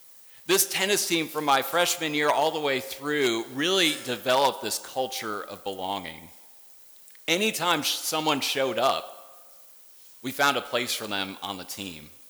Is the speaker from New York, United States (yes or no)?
no; Michigan, United States; Many of you know I grew up in the Midwest in a small-ish town in central Michigan. In my town, baseball was the sport of choice.